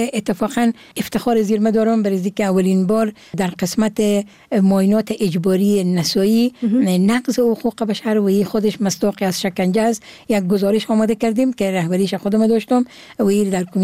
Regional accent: Herat, Afghanistan; چون امی زادگاه من هرات هست

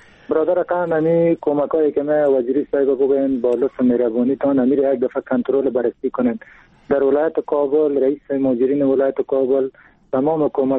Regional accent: Afghanistan; ما خودم از پشتون هستم

